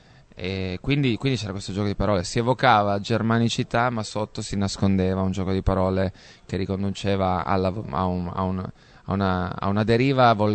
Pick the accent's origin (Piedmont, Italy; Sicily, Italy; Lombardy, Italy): Piedmont, Italy; Cuneo; noi siamo di Cuneo, lui è di Asti e le due province confinano. E poi da parte di mia madre io arrivo dalla terra di confine tra Asti e Cuneo